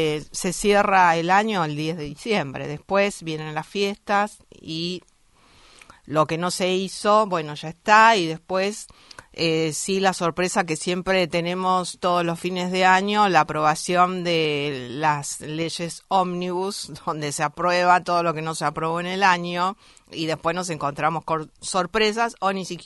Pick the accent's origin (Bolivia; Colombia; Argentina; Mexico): Argentina; creo que yo como argentina me sentí un poco amenazada.